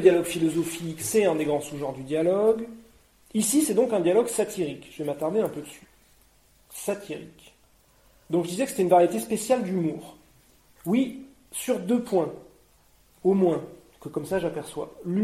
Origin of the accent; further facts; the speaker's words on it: France; qui est connu chez nous, en France, comme